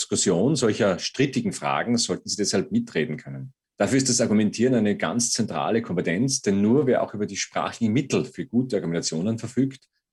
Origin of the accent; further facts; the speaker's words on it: Austria; was sie auch auf Abschlussprüfungen, wie zum Beispiel bei uns in Österreich, die Reifeprüfung vorbereitet.